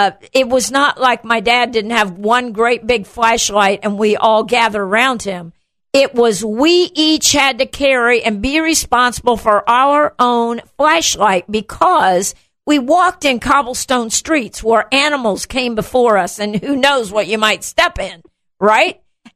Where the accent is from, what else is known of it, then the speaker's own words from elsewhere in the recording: Chiquimula, Guatemala; Growing up in Central America, my parents were missionaries. The lights in town, the electricity in our little town, and the town was called Chiquimula, Little Mule.